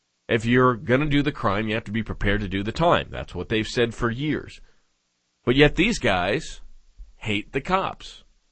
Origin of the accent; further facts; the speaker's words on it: Edmonds, Washington, United States; moved away; However, I went back to my hometown, to Edmonds, and was able to drive around and go anywhere that I wanted to, simply by recollection from when I was a little kid.